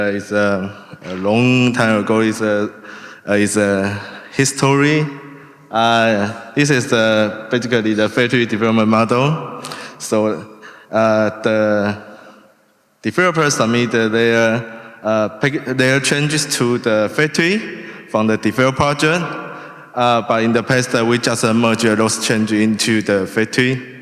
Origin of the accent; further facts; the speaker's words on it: Switzerland; English is a second language; I'm from Swiss.